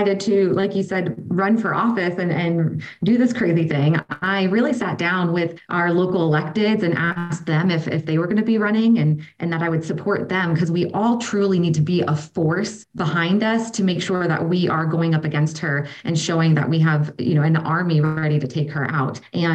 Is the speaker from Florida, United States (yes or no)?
yes; Florida, United States; I was born and raised here in the Tampa Bay area, and I know my community very well